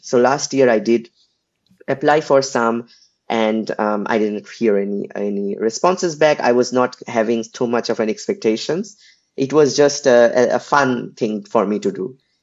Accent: India; well, I'm Indian, so I would say creating a curry.

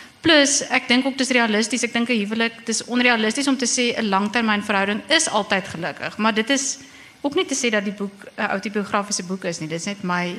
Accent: Bloemfontein, Free State, South Africa; also born or lived in Stellenbosch; het ek groot geword in Bloemfontein. Hoewel, nog voor Bloemfontein was daar nog ander goed ook. Ek het eintlik is ek gebore, die eerste paar jaar van my lewe het ek in Zimbabwe woonstelle in La Colline in Stellenbosch geblei.

